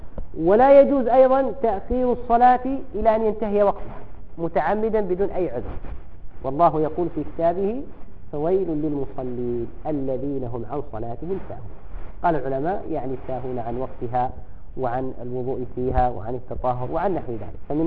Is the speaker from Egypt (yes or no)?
no; Yemen; نحن عندنا في اليمن الناس في كثير من الأماكن ربما يؤذنون العشاء بعد أذان المغرب بساعة